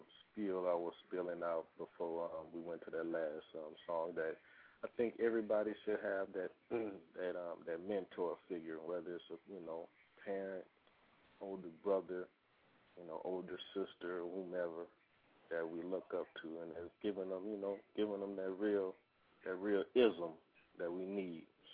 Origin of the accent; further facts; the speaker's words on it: Louisiana, United States; like I'm originally from Louisiana. But like I always say, I'm a transplant that grows in any weather, please believe.